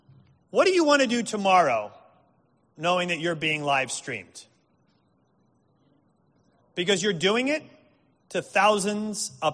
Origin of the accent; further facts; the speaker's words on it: New Jersey, United States; I'm not from Canada, by the way. But I am from New Jersey.